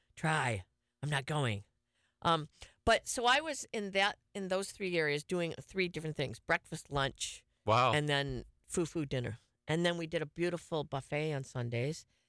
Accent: Melbourne Beach, Florida, United States; And growing up in Melbourne Beach was... you know, we hung out under the bridge at night.

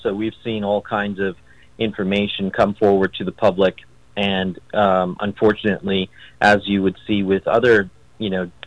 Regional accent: Pennsylvania, United States; calling just north of Philadelphia in northeastern Pennsylvania. So, yes, I'm in Pennsylvania. That's my hometown, home city.

